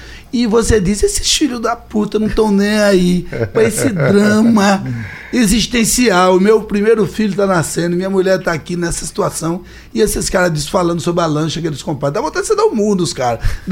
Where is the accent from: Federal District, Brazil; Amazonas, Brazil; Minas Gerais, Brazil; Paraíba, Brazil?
Paraíba, Brazil; quando eu vim morar aqui, Geraldo, vim da Paraíba, do interior da Paraíba